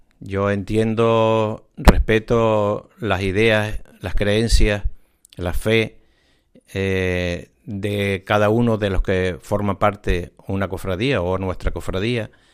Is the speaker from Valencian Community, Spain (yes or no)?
no; Tazacorte, Canary Islands, Spain; Vamos a empezar por la iglesia de mi pueblo, donde reside San Miguel Arcángel, patrón de Tazacorte y de la isla de La Palma, que fue mi primera devoción, evidentemente.